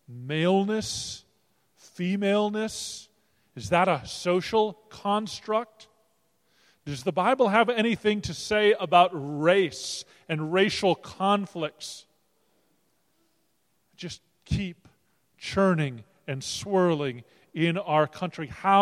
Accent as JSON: {"language": "English", "region": "Minnesota", "country": "United States", "said": "I am from Minnesota, or I'm a Minnesotan. I live in Minneapolis."}